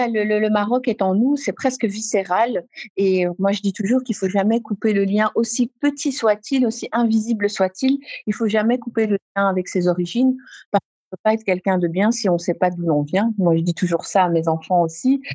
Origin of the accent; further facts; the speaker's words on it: Brussels, Brussels-Capital Region, Belgium; maman est marocaine, papa est libanais et je suis née et j'ai grandi à Bruxelles.